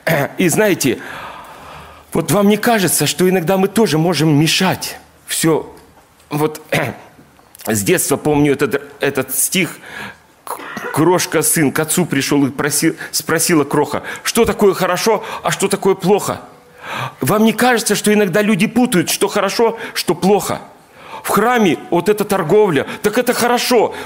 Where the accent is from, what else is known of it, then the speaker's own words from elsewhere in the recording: Kemerovo, Kemerovo Oblast, Russia; now in Kansk, Russia; Когда мы переехали из Кемерово в Канск, то, ну, там дети пошли в музыкальную, подросли.